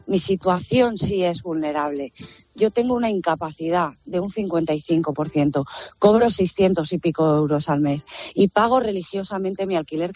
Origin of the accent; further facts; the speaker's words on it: Spain; una ciudadana española, porque soy española